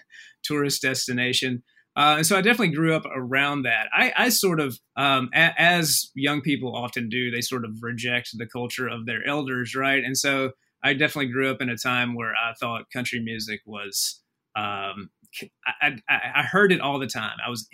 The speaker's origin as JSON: {"language": "English", "region": "Alabama", "country": "United States", "tie": "born or raised there", "said": "I grew up right on the Alabama-Tennessee line"}